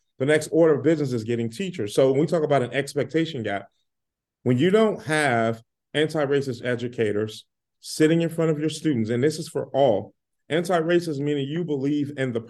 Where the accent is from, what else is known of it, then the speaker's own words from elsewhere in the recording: Chicago, Illinois, United States; four of us growing up in Robert Taylor housing, I was more fearful of her than the gangs, than the dope, anything.